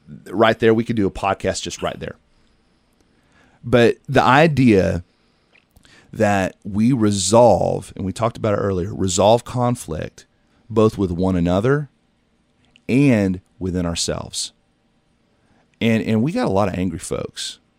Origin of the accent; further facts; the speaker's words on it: Texas, United States; also born or lived in Florida / Tennessee / Arkansas; now in Ohio, United States; I've lived in Florida, I've lived in Tennessee, I've lived in Arkansas, I grew up in Texas